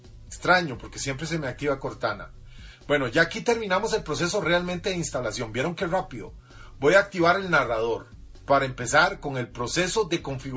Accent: Costa Rica; Yo soy de Costa Rica, América Central.

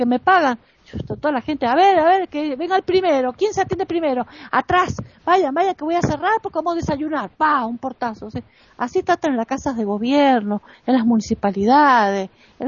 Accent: Argentina; en mi país, Argentina, que hace 40 años que está la democracia

